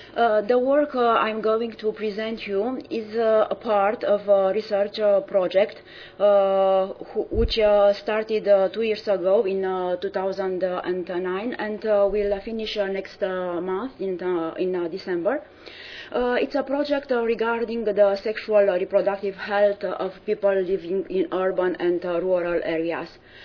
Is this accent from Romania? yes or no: yes; Romania; I come from Romania.